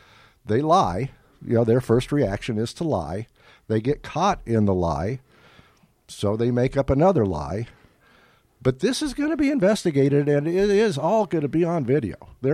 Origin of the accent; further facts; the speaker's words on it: Denver, Colorado, United States; Yeah, I grew up in Denver.